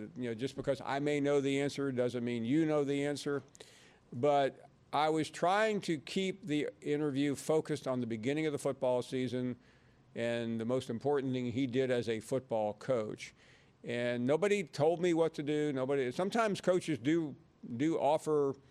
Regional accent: Tennessee, United States; Well, see, I grew up in West Tennessee, but I went to school in East Tennessee.

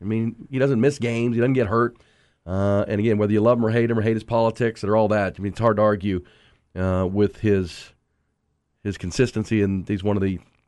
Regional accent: Akron, Ohio, United States; I'm a kid from Akron, so I've always rooted for him.

